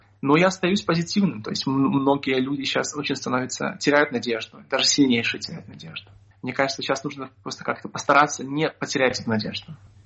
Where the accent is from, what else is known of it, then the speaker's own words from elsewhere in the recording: Belarus; А кто мы такие, белорусы?